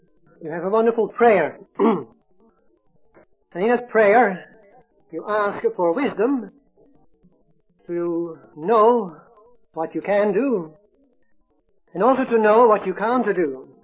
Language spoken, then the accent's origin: English; Amsterdam, North Holland, Netherlands; now in South Africa; I'm not a South African by birth. South African citizen indeed, but not by birth. I come from Holland, from Amsterdam. And I'm also a Catholic, Roman Catholic, if you like, and I'm a Catholic priest.